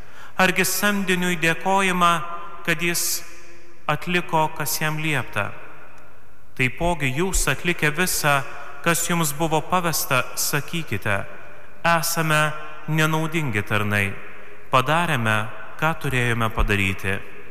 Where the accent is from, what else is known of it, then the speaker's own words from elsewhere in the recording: Telšiai, Telšiai County, Lithuania; Aš pats užaugau žemaičių sostiniai. Mano tėviškė netoli katedros, Telšių katedros.